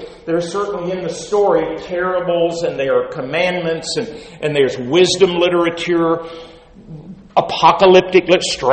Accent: United States; it's my national story, I'm an American, it's the world story

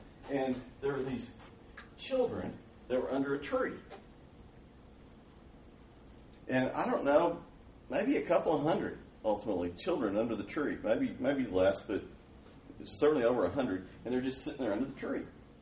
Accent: Turkana County, Kenya; They show that I'm from the Turkana tribe.

